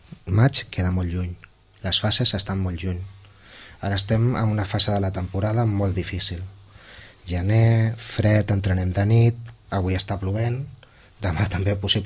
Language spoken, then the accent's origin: Catalan; Santa Coloma, Catalonia, Spain; A veure, jo, com ja sabeu, jo sóc de Santa Coloma.